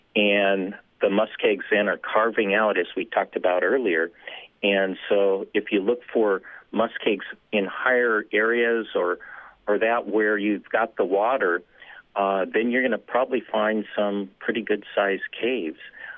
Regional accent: Seattle, Washington, United States; I was working for the Forest Service as an archaeologist, and I grew up in Seattle, kind of into mountaineering.

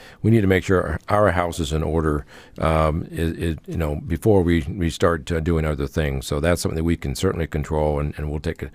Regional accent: Fairbanks, Alaska, United States; born there; I was born in Fairbanks.

